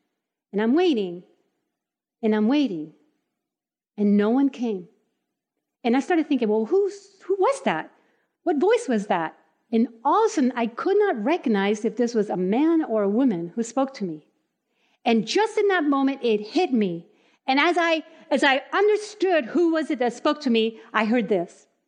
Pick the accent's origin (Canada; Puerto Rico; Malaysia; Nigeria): Puerto Rico; I grew up in Puerto Rico. Our houses are made of concrete. Our roofs are flat.